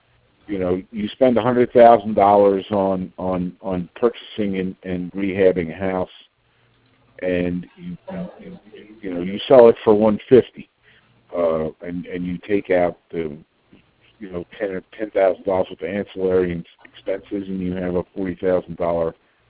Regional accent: Long Island, New York, United States; now in Charlotte, United States; I'm from New York. Long Island, you know

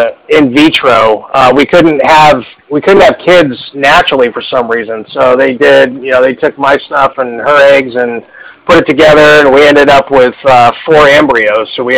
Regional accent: San Diego, California, United States; we live here in California. I'm born and raised in San Diego.

